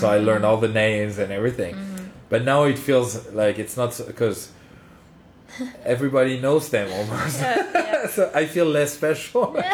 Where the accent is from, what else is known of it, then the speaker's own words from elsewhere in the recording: Paris, Île-de-France, France; Yeah, I come from Paris.